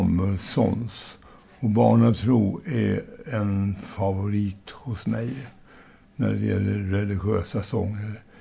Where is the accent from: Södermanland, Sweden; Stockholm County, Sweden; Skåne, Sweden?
Södermanland, Sweden; Trosa; hemma i Trosa, där jag är uppväxt.